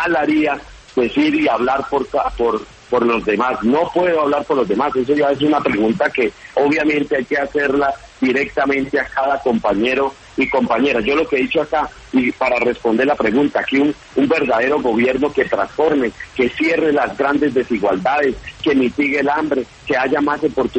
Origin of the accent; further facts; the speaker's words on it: Colombia; Ese es un gobierno que nosotros anhelamos como colombianos, como ciudadanos.